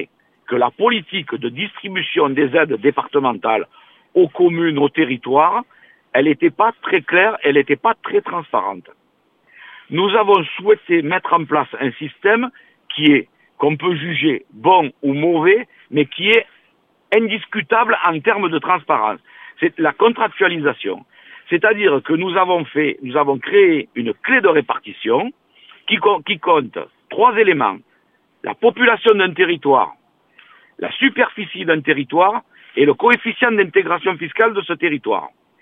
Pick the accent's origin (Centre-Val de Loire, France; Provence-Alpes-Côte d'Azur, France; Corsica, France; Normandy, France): Provence-Alpes-Côte d'Azur, France; Manosque; moi, je suis manosquien de cœur, hein. Je suis né à Manosque, j'ai fait mes études à Manosque, j'ai fait du sport à Manosque